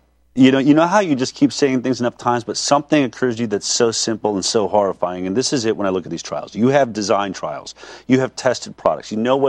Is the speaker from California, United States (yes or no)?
yes; Hollywood, California, United States; My friends, I come from Hollywood, they can't get onto a film set without being PCR tested every single day.